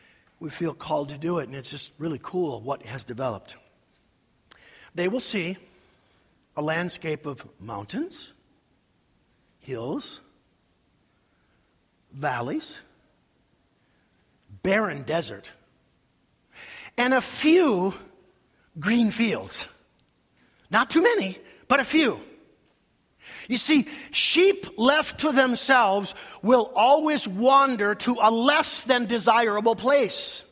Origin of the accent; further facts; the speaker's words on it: Rochester, Minnesota, United States; Donna, as kids, we grew up in the Assembly of God Church in Rochester, Minnesota.